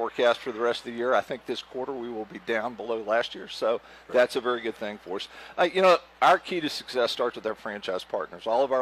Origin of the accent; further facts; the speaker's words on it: Texas, United States; I'm Texan by background, as you know